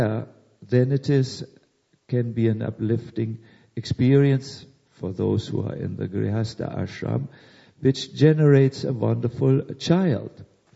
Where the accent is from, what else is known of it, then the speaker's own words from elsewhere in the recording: Germany; I'm sorry, I'm from Germany, and Germans just can't express themselves in a more polite way.